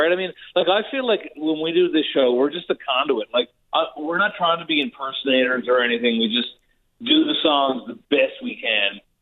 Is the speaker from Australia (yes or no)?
no; Placentia, Newfoundland and Labrador, Canada; I mean, I grew up in Placentia.